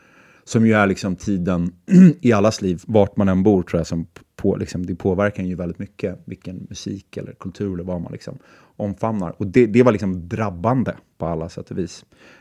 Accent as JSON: {"language": "Swedish", "town": "Stockholm", "region": "Stockholm County", "country": "Sweden", "tie": "born or raised there", "said": "min uppväxt i Stockholm är liksom uppdelad i två, eller helt enkelt jag bodde på två olika adresser, två delar av Stockholm. Jag är adopterad och kom, när jag kom till Sverige så hamnade jag, min familj bor i, eller bodde i Bromma, i villakvarteren i Äppelviken."}